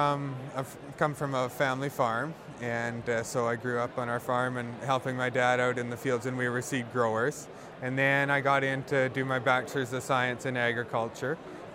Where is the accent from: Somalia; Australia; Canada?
Canada; now in United States; I was originally from Canada and ended up down at University of California, Davis.